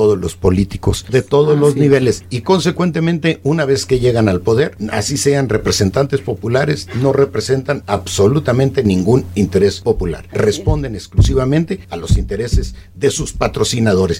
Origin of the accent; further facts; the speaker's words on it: Sonora, Mexico; yo no puedo aceptar como sonorense